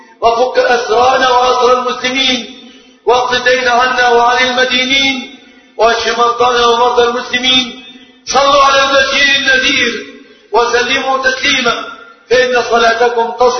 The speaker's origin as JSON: {"language": "Arabic", "country": "Egypt", "said": "بلادنا مصر"}